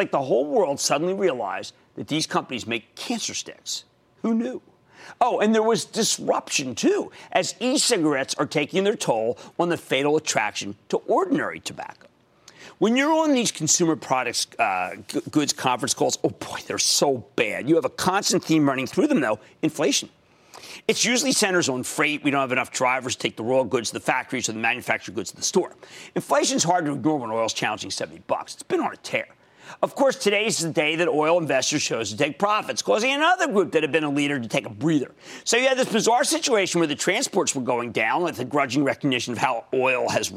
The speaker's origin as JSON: {"language": "English", "region": "New Jersey", "country": "United States", "said": "How about Calvin in my home state, New Jersey?"}